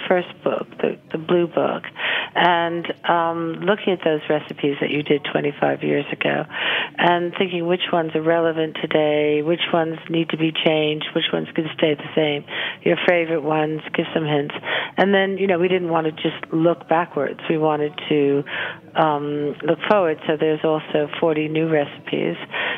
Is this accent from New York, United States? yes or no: yes; Woodstock, New York, United States; Well, I grew up in Woodstock